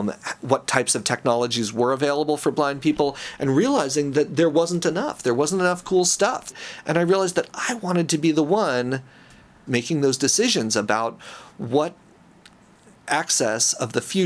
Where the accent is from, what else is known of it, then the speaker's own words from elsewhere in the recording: New York, United States; I grew up in New York. I was a sighted kid until I was almost 5